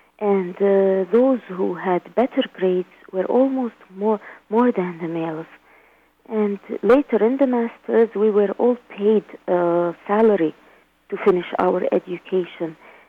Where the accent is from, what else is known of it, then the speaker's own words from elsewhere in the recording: Baghdad, Baghdad Governorate, Iraq; I grew up in Baghdad and I know what the social setting is like